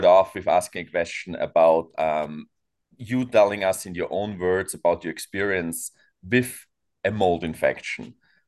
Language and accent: English; Austria; I'm actually from Europe, from Austria